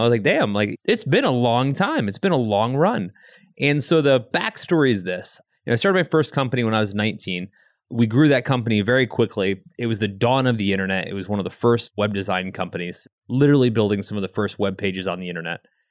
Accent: Connecticut, United States; also born or lived in Ohio; I'm in college in Ohio. I grew up in Connecticut, but I came to Ohio to go to school at the Ohio State University.

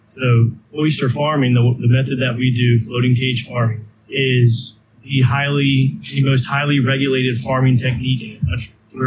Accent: Charleston, South Carolina, United States; so I was born and raised in Charleston. I raised in the old village, grew up on the water all the time.

